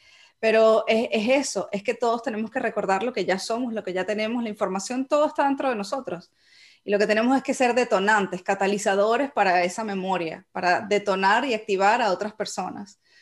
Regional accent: Venezuela; now in United States; yo me mudé de Venezuela a Estados Unidos hace 5 años ya.

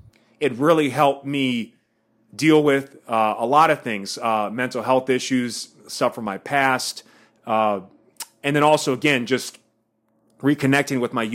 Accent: Midwest, United States; I grew up in the Midwest, and it was kind of positioned as like an evil thing

